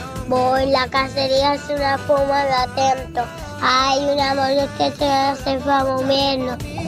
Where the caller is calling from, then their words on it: Manresa, Catalonia, Spain; de Manresa.